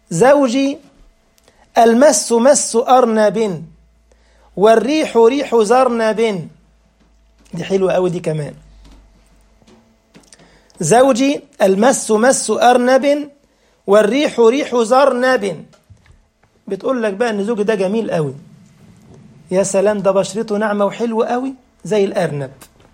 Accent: Upper Egypt, Egypt; انا صعيدي على فكره من وجه جبلي

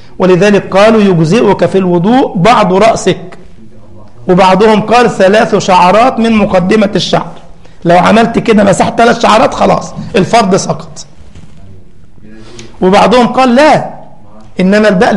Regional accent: Egypt; أبو كريم يعرف إنه مصري زي حالاتي

